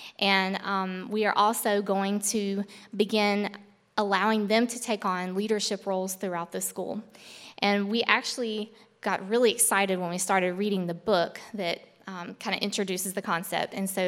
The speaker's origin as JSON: {"language": "English", "town": "Grant Parish", "region": "Louisiana", "country": "United States", "tie": "born or raised there", "said": "I grew up in Grant Parish, right across the Rapides line, and actually grew up with Tyler Meeker over there."}